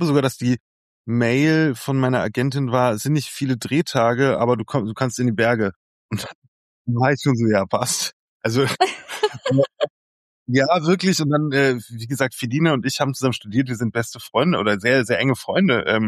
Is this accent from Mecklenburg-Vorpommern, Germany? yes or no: no; Bavaria, Germany; weil ich bin in der Nähe von Salzburg, nur auf der deutschen Seite eben aufgewachsen und in Österreich auch sehr verbunden.